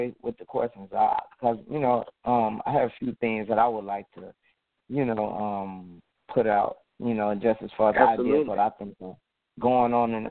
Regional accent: Harvey, Illinois, United States; Well, originally I'm from Chicago, Illinois, Harvey, Illinois.

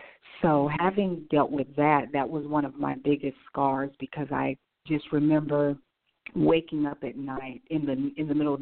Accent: Iowa, United States; But I started out as a young mother. I'm from Iowa originally.

